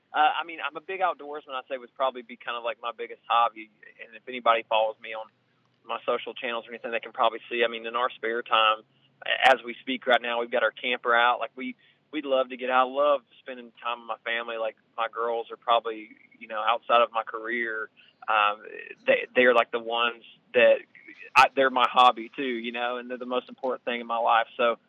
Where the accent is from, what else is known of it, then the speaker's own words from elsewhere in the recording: Georgia, United States; I mean, I grew up in Georgia, you know, in a little mountain town, and grew up singing in church